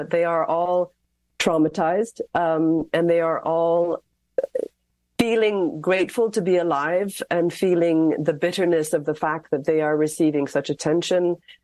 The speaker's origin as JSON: {"language": "English", "country": "Ireland", "tie": "born there", "said": "He's an Irish citizen because I was born in Ireland"}